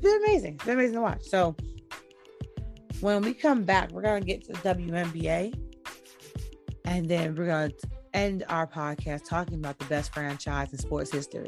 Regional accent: New York, United States; However, I'm a New Yorker. We all know this. I don't care. I don't live there. I haven't lived there in 7 years. But I grew up my whole life there. I am a New York sports girl.

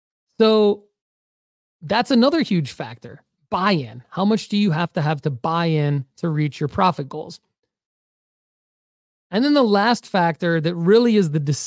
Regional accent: Michigan, United States; By the way, when I say guys, I'm from Michigan

